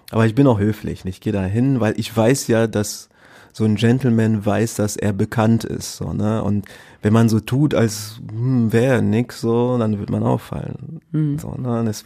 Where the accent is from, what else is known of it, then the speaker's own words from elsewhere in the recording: Essen, North Rhine-Westphalia, Germany; Wir sind die Band … überall wo wir gespielt haben, alle denken immer, wir kommen aus Berlin und sagen, nein, wir kommen aus fucking Essen.